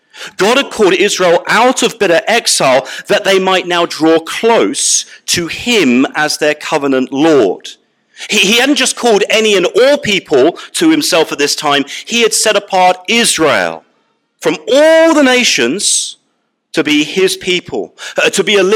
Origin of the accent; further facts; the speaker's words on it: United Kingdom; even as a Brit